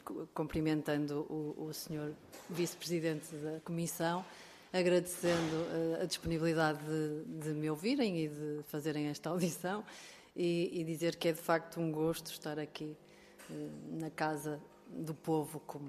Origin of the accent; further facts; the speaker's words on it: Porto, Portugal; sou natural da cidade de Porto e é lá que exerço e sempre exerci a minha atividade.